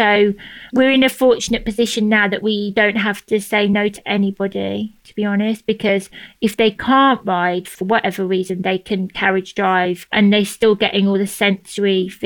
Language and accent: English; Birmingham, West Midlands, United Kingdom; now in London, United Kingdom; When I came from Birmingham, I brought Podney with me to London.